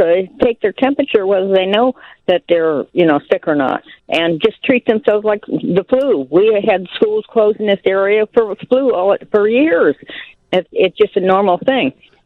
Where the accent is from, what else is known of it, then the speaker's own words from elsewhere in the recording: Macomb, United States; born there; Yes, I was born in Macomb, so I'm not. I'm a little bit further away in Katy, Kentucky, and it's a small town of 2,500.